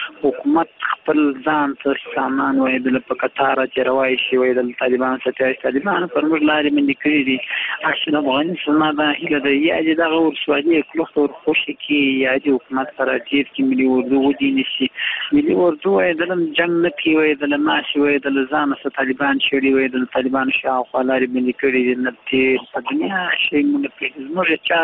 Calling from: Uruzgan, Afghanistan; روزګان ولایت شیراسه ټول شالې چې خبرې کوم

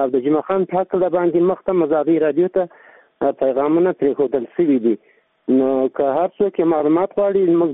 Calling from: Jani Khel, Paktika, Afghanistan; د پکتیکا دی ولایت د جانخیل ولسوالۍ تاسو سره په تماس کې یم.

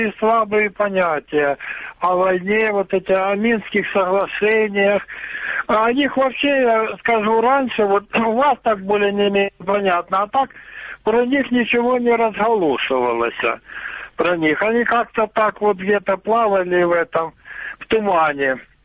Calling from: Luhansk Oblast, Ukraine; Луганская область.

